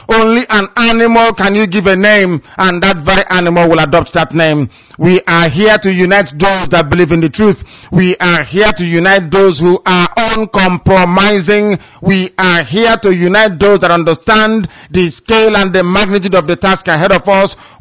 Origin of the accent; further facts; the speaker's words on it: Bende, Abia, Nigeria; from Isiama Farukwini Beku, formerly known as Bende area.